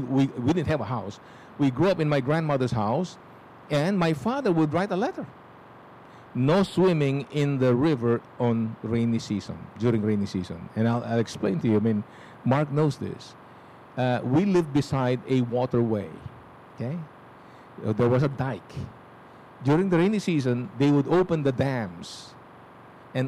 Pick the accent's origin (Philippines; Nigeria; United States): Philippines; Tarlac; And I grew up in Tarlac, Tarlac, by the way.